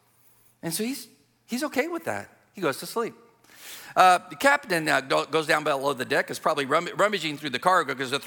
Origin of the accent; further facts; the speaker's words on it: California, United States; I'm from California. I fished out of many ports in California.